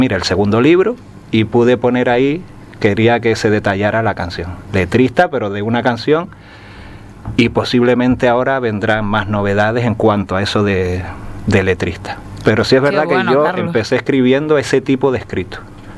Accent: Morro Jable, Canary Islands, Spain; born or raised there; also born or lived in Castilla-La Mancha

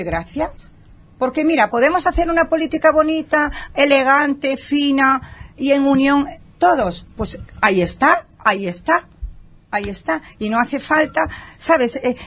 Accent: Moscoso, Galicia, Spain; En mi pueblo sí. En mi pueblo, en Galicia, en Moscoso, ¿verdad? Allí me conocen mucho y saben de dónde vengo también

